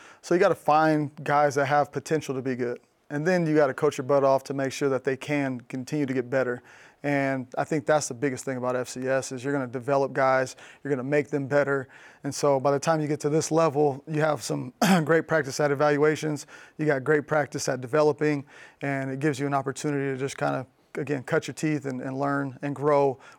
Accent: Fairfield, California, United States; so I could drive down from Davis back to my hometown in Fairfield.

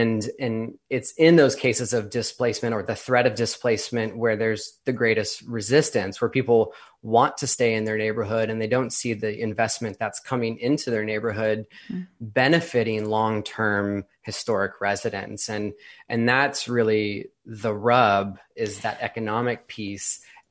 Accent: San Diego, California, United States; it was used where I grew up in San Diego as like decoration and planters.

